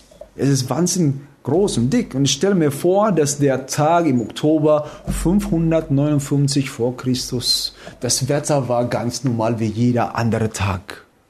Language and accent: German; Philippines; now in Germany; Also ich komme aus den Philippinen, da haben wir überhaupt keine Burg.